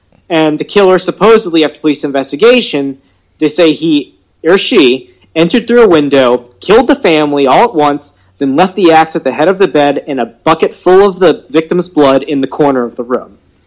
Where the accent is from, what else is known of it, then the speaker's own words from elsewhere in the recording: Louisiana, United States; but I'm from Louisiana, and we say everything wrong